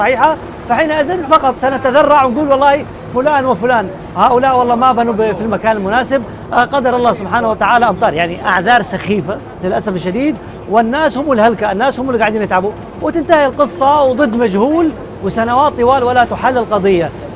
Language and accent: Arabic; Saudi Arabia; يعني على مستوى المدن عندنا في السعودية حصلت هذه المشكلات